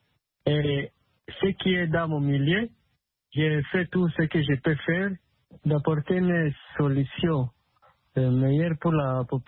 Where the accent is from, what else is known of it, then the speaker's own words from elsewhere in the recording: Rutshuru, North Kivu, DR Congo; presque ici chez nous à Rutshuru